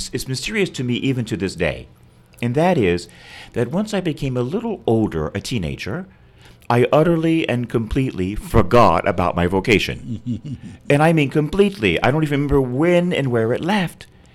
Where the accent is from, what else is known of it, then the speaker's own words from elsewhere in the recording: Florida, United States; And I love boats. I'm from Florida. I love the water. I love sea. I love the boats.